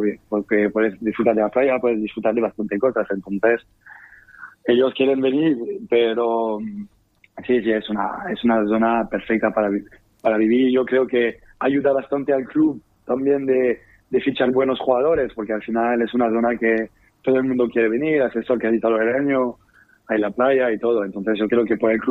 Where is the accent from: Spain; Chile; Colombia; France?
France; Spanish is a second language; now in Argentina; yo vivo entre comillas al lado porque yo soy francés